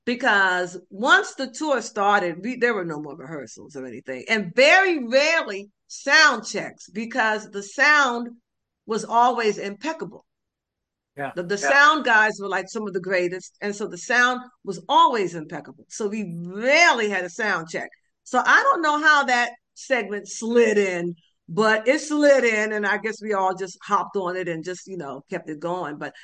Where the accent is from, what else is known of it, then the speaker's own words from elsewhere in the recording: Washington, District of Columbia, United States; when we played in Washington, D.C., where, you know, my hometown, well, where I'm from, where I grew up.